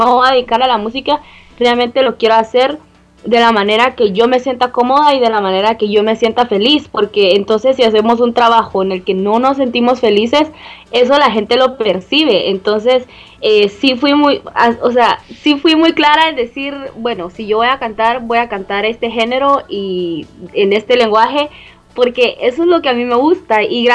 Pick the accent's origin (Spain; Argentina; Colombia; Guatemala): Guatemala; ¿por qué cantas en inglés si sos de Guatemala?